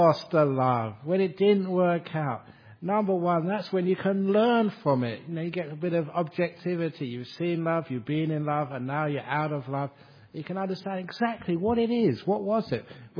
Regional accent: London, United Kingdom; one of the most beautiful relationships in my life growing up in London.

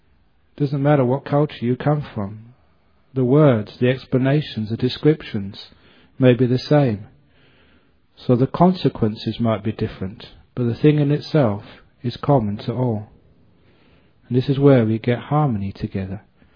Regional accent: England, United Kingdom; born or raised there

